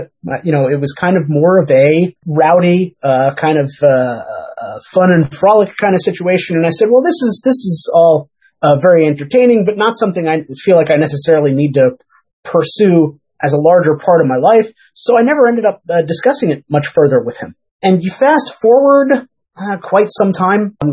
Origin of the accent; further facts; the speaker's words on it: New York City, New York, United States; I grew up in New York City